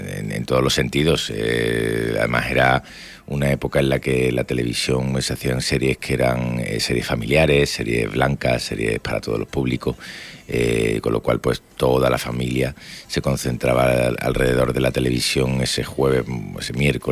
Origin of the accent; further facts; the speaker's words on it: Málaga, Andalusia, Spain; me gusta mucho Málaga, mi tierra